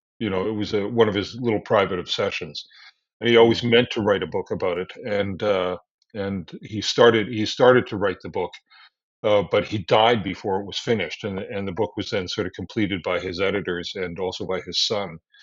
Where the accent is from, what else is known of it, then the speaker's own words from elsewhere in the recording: Calgary, Alberta, Canada; I'm originally from Calgary in southern Alberta, so right above Montana.